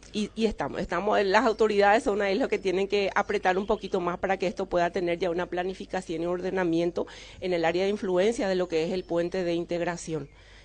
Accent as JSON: {"language": "Spanish", "country": "Paraguay", "said": "esos buenos anfitriones que somos nosotros los paraguayos"}